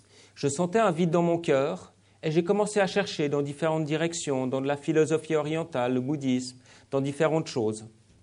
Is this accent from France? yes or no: no; Lausanne, Vaud, Switzerland; mon père est venu en Suisse dans les années 60. C'est là où j'ai grandi. J'ai grandi à Lausanne, au pied du lac et des montagnes.